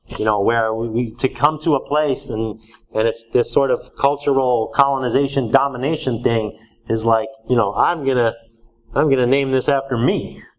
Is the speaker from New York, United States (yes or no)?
yes; New York, United States; I grew up in New York